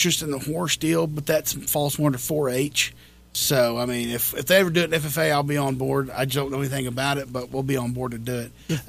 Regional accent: Elk City, Oklahoma, United States; But, you know, when I come into Canute, growing up in Elk City, we didn't serve a meal at labor auction.

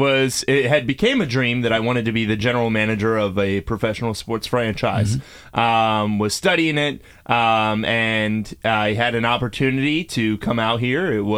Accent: New Jersey, United States; now in Texarkana, United States; Yeah, so born and raised just outside of the city of brotherly love, Philadelphia. Grew up in New Jersey, on the Jersey side

